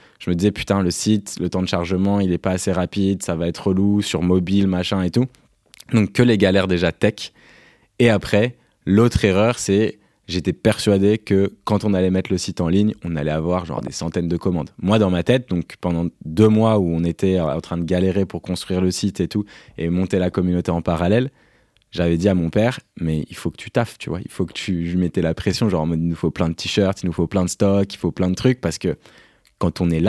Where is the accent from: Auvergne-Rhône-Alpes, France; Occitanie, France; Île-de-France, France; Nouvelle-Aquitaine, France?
Île-de-France, France; Paris; même si je suis parisien, donc bon, c'est un peu biaisé